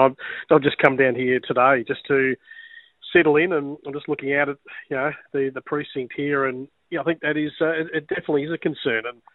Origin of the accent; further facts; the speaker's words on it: Australia; born there; I will flag my bias because I am of Serbian descent. I was born in Australia, but my family did come here from Serbia